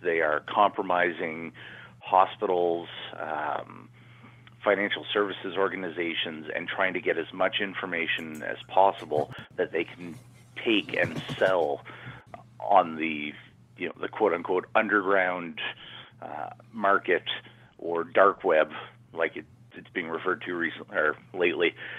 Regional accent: Canada; moved away as an adult; now in San Francisco, United States; I'm Canadian. I came here and living in San Francisco now.

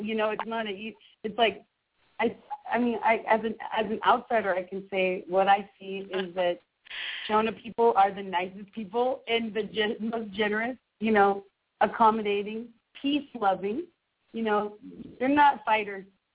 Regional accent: California, United States; because I'm also half Middle Eastern, and I grew up here in the Bay playing in rock and blues bands

